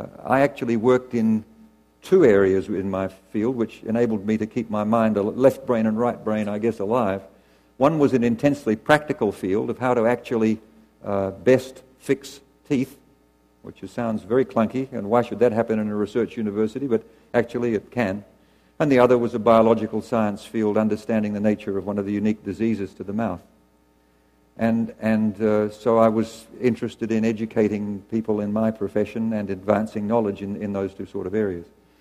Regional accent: Australia; moved away as an adult; now in Los Angeles, United States; As you can tell from my accent, I don't come from around here originally. Like many of you, I was attracted to the University of California from somewhere else. In my case, that somewhere else was Australia, and I came to UCLA in 1975

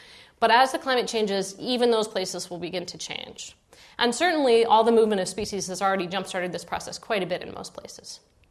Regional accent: Seattle, Washington, United States; growing up, I grew up in Seattle. I would go camping and hiking in the old growth forest there.

